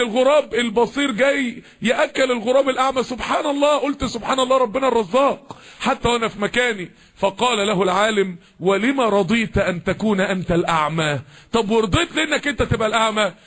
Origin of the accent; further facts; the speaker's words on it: Mansoura, Dakahlia, Egypt; يعني احنا كلنا من المنصورة،